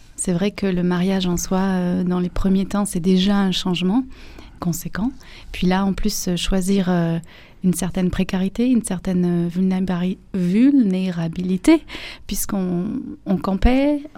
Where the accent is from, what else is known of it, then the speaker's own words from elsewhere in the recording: France; tous les deux, on est français. Bon, moi, j'ai quelques origines espagnoles.